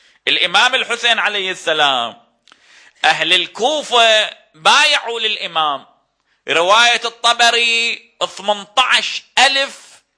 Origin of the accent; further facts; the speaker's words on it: Iraq; لأن أنا عراقي أريد أتكلم